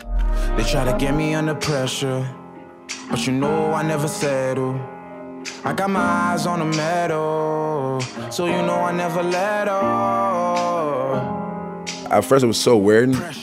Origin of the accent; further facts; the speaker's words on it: Brooklyn, New York, United States; growing up in Brooklyn as a teenager, hanging out with friends, and your friends are doing crazy stuff.